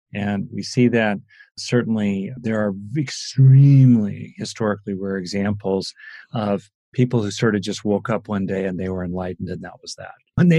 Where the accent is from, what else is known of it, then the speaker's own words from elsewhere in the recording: Los Angeles, California, United States; I grew up in LA. It was hot.